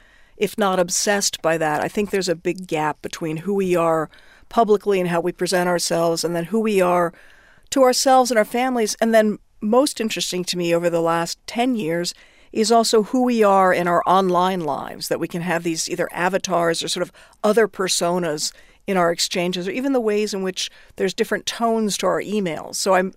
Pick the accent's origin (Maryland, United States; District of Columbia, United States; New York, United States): District of Columbia, United States; Washington; born or raised there